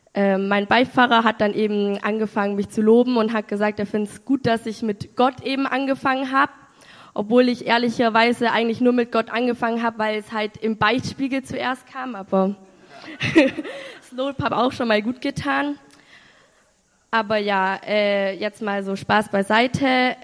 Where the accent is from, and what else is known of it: Bavaria, Germany